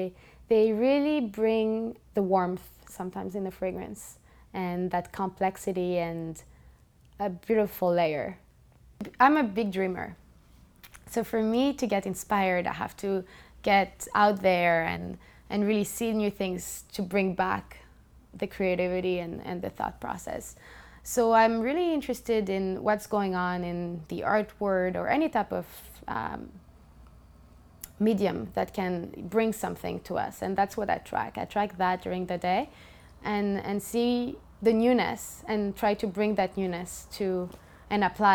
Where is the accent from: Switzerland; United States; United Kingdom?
Switzerland; I was born and raised in Switzerland. I'm also Greek.